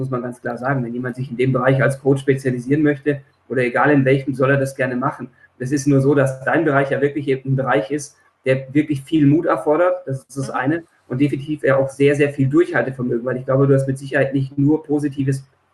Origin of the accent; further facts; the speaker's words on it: Baden-Württemberg, Germany; ich bin ursprünglich aus der Nähe von Stuttgart, jetzt nicht unbedingt so katholisch wie München, aber de facto ist es so, die schwäbische Erziehung ist da nicht sehr abweichend.